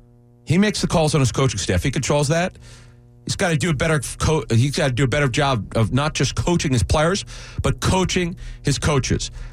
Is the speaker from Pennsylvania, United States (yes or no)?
yes; Philadelphia, Pennsylvania, United States; from people who know that I hail from Philly.